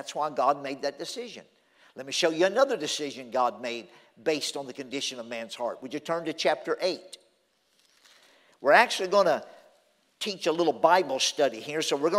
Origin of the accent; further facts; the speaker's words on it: Louisiana, United States; I grew up down in Louisiana, out in the country, on a dead-end dirt road. We had a little farm, garden, and horses and cows and so forth. My dad was a carpenter.